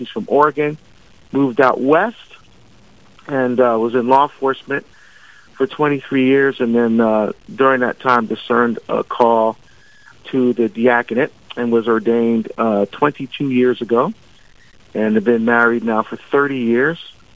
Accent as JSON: {"language": "English", "country": "Barbados", "moved": "yes", "said": "I'm originally from Barbados in the West Indies. I'm the first baptized Catholic in my family."}